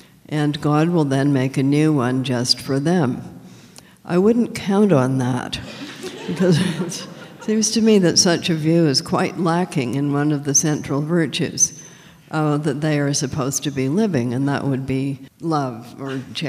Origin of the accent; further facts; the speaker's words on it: Canada; Well, I'm Canadian, and one of the things about Canada was that we didn't separate church and state the way Americans did.